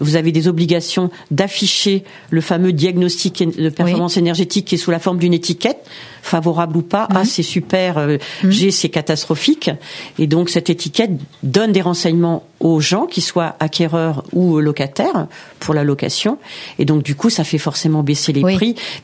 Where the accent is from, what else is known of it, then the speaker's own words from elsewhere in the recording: Île-de-France, France; Bon, moi, évidemment, je suis de la Seine-Saint-Denis.